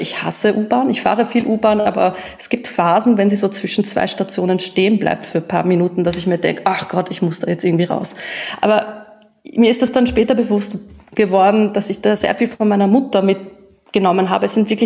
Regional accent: Austria; in Österreich bin ich die Ausländerin, aber wenn ich dann verreise, dann sage ich so oft, wenn man mich fragt, ja, na, ich bin aus Österreich. Also so im Ausland fühle ich mich dann sehr wohl schon wieder mehr als Österreicherin, als jetzt hier in Österreich selbst.

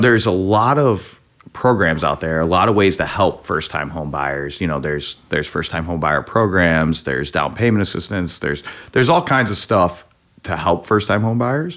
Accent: Rocky River, Ohio, United States; now in Lakewood, United States; I grew up in Rocky River. The office is in Rocky River. I currently live in Lakewood

